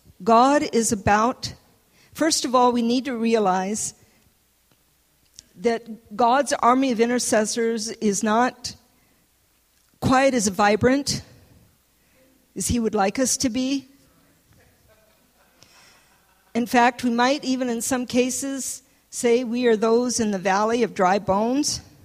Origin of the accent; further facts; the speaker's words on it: Michigan, United States; also born or lived in New Orleans; You know, I was born and raised in Michigan, and believe me, we have thunderstorms in Michigan.